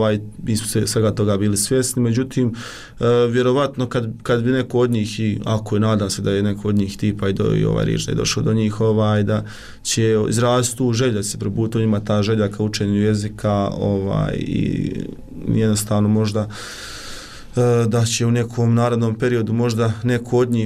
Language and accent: Bosnian; Bosnia & Herzegovina; A to znamo da kod nas u Bosni i Hercegovini baš je dugotrajan proces, ali stvarno na tome mora da se radi.